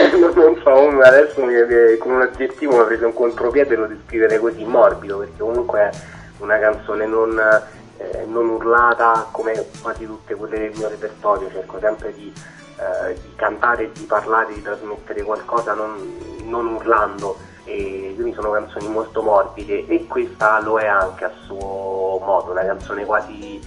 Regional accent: Rome, Lazio, Italy; Allora, io amo questa città, cioè sono nato e cresciuto, la amo e la odio a volte

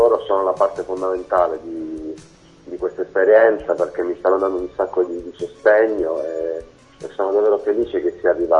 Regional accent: Apulia, Italy; metà qui in Puglia, sul bellissimo mare della Puglia, che è la mia terra

